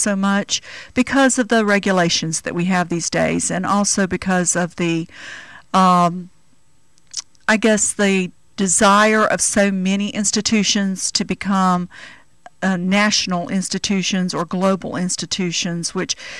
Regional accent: Zephyrhills, Florida, United States; I'm from a small town in Florida, Zephyr Hills, which is 28 miles north of Tampa.

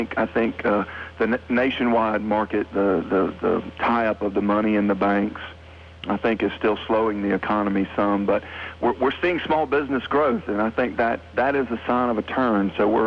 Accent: Greenville, United States; I was born in Greenville.

